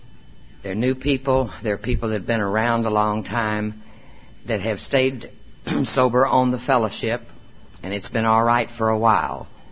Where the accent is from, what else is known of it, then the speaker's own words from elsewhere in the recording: Spring, Texas, United States; I am from Spring, Texas. I'm a native Texan.